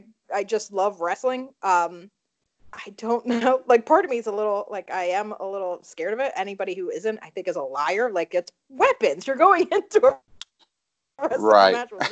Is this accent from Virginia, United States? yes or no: no; Philadelphia, Pennsylvania, United States; I'm from Philly.